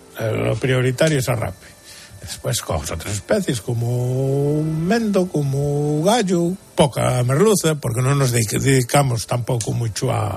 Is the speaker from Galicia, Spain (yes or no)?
yes; A Coruña, Galicia, Spain; Yo de Coruña, Puente Cesa.